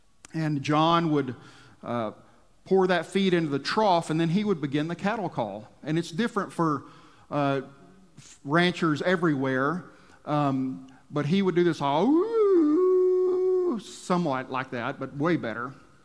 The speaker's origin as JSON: {"language": "English", "region": "Texas", "country": "United States", "tie": "born or raised there", "said": "When I was growing up in West Texas, cattle ranching was the main industry. Most of my friends were sons of cattle ranchers"}